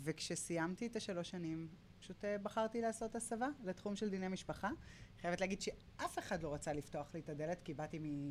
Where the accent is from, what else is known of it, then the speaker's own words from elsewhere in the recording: Tiberias, Northern District, Israel; אני אמנם טבריאנית, אבל השורשים הם עיראקים, חלק מהם